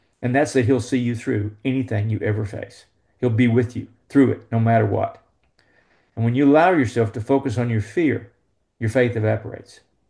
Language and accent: English; Mason, Texas, United States; I grew up in Mason, Texas, down by Fredericksburg.